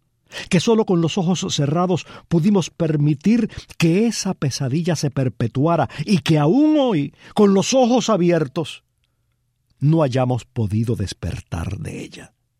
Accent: Cuba

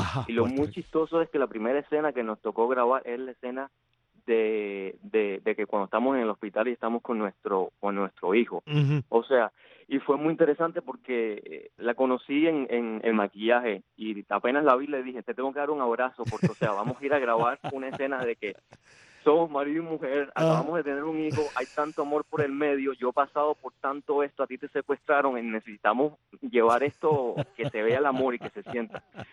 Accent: Havana, Cuba; born there; Yo nací en La Habana, Cuba, en playa.

